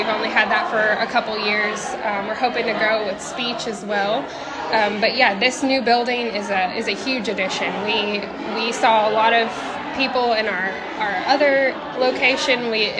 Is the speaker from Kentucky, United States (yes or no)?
yes; Marion, Kentucky, United States; Yeah, so I grew up in Marion. I've lived there all my life other than college.